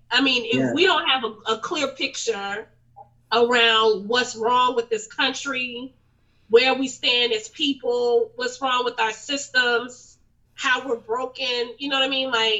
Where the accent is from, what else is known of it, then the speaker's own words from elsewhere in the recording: Raleigh, North Carolina, United States; Yeah, I mean, growing up, I'm from Raleigh, North Carolina. So growing up, I went to predominantly white schools.